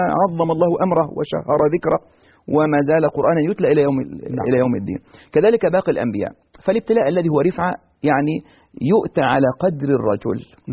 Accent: Egypt; ولكن لو عندنا في مصر ذبح للبدوي أو الدسوقي أو ذبح لغير الله عز وجل لا نأكل منها قط

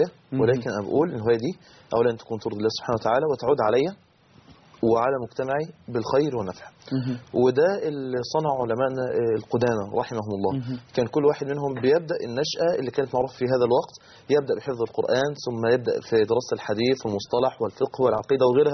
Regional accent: Mansoura, Dakahlia, Egypt; في كليه الصيدله عندنا في المنصوره

